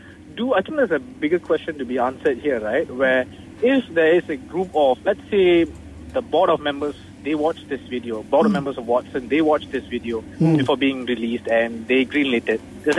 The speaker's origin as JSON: {"language": "English", "country": "India", "said": "I'm an Indian guy, and when I was young, I was succumbed to that, like the beauty factor of white."}